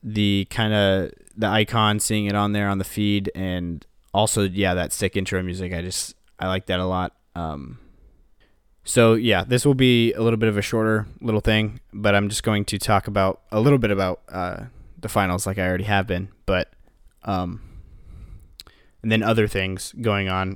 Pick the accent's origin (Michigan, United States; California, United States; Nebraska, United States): Nebraska, United States; But we're both Nebraska guys because we are both born and raised in Nebraska.